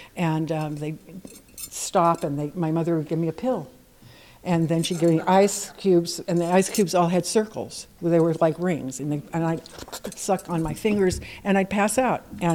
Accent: Inglewood, California, United States; born there; He lived in Inglewood, and actually, I was born in Inglewood.

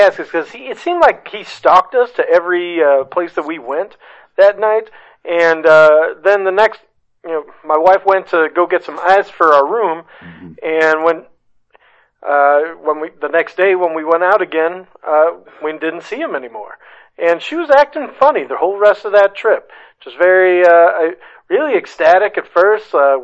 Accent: Tucson, Arizona, United States; From Tucson.

